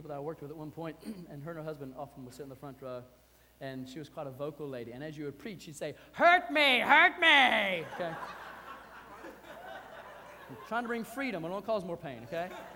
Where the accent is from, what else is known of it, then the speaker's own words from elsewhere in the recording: the South, United States; Because I am from the South, I like feedback.